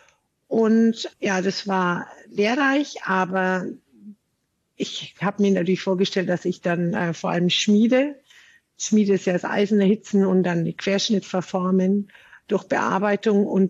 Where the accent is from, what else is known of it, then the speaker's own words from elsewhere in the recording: Fürth, Bavaria, Germany; Ich bin also in Fürth aufgewachsen.